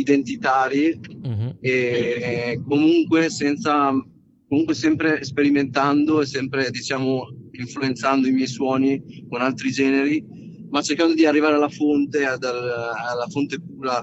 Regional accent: Lombardy, Italy; E io sono nato, ma ero molto piccolo e sono, diciamo, sono cresciuto qui nella provincia mantovana.

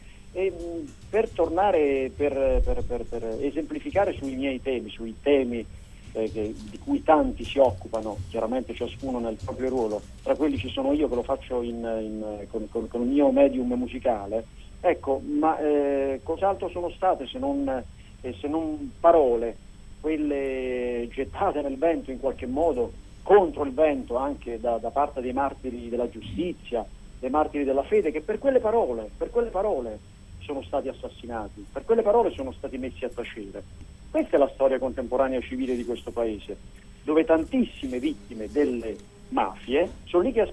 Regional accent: Campania, Italy; moved away as an adult; also born or lived in Avellino / Naples / Tuscany; Sono campano di origine

